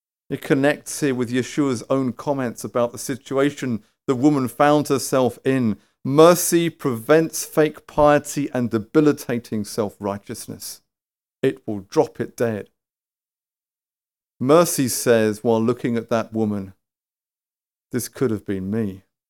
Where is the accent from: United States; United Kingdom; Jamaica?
United Kingdom; Behind closed doors, because we're British.